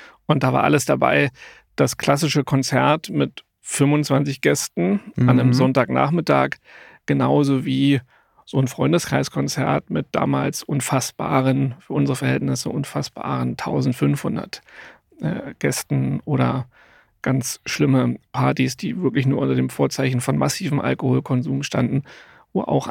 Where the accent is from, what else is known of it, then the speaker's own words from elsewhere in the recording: Frankfurt, Brandenburg, Germany; now in Berlin, Germany; Geboren ganz weit im Osten, aufgewachsen ganz weit im Osten und dann leider auch nicht viel weiter geschafft als bis nach Berlin im Finale.